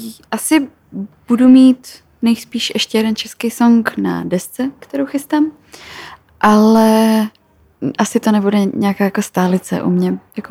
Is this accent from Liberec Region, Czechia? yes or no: no; Karlovy Vary, Karlovy Vary Region, Czechia; Já jsem teda původem z Karlových Varů, kde těch možností zas tak strašně moc nebylo.